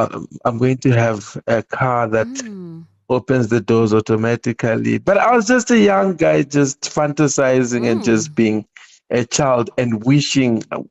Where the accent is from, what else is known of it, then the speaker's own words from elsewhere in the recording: Solusi, Matabeleland South, Zimbabwe; I grew up in Solusi, Zimbabwe.